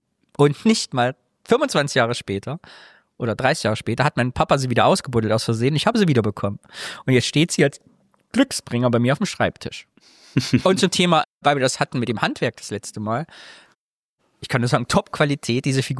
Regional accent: Thuringia, Germany; ich komme schon aus dem Kyffhäuser

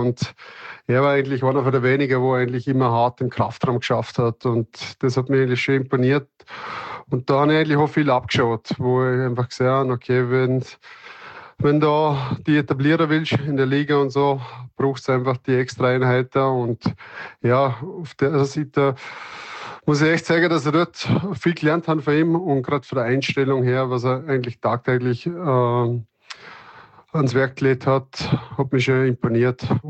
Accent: Vorarlberg, Austria; accent: Vorarlberg dialect; wenn wir halt in unserem Vorarlberger Dialekt geredet haben

